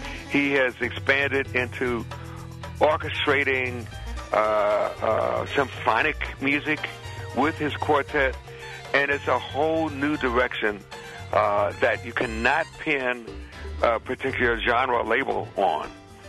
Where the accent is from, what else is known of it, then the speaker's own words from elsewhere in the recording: Chicago, Illinois, United States; moved away as an adult; now in New York, United States; great trumpet player who discovered me and brought me from my hometown, Chicago, to New York, and really nurtured me.